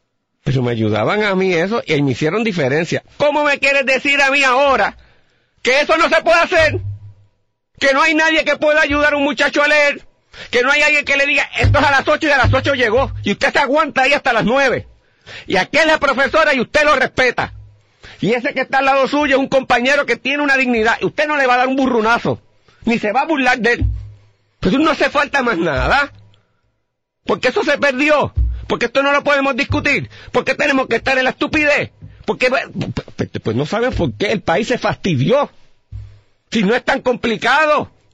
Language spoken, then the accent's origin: Spanish; Morovis, Puerto Rico; En mi casa, que nosotros venimos de Morovis, cada vez que una de mis primas usualmente venía a estudiar a la universidad, en casa la recibíamos.